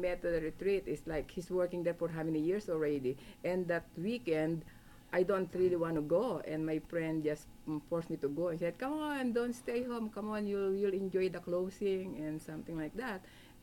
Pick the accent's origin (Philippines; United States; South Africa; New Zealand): Philippines; half of the world that I come, I'm from the Philippines. And I didn't get married there.